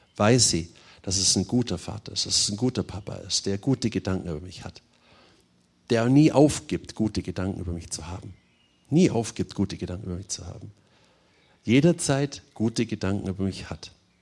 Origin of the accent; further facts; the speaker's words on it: Germany; Und wir sind so oft, nehme ich mich komplett mit ein, das ist ein Stück weit auch nochmal unser Naturell als Deutsche